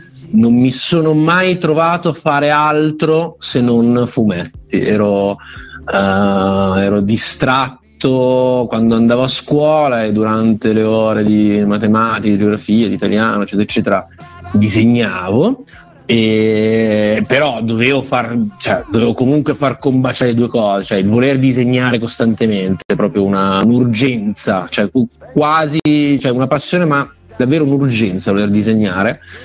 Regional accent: Cantù, Lombardy, Italy; io sono Brianzolo, Cantù, vicino Como

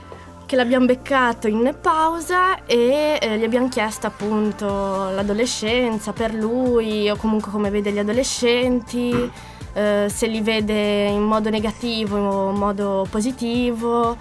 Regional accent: Chiavari, Liguria, Italy; Io sì, sono di Chiavari.

